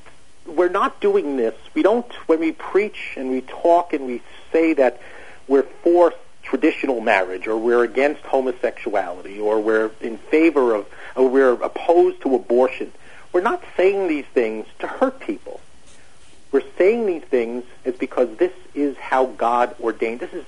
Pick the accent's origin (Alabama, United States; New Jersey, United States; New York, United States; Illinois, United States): New Jersey, United States; They've mocked me, but hey, I'm from New Jersey.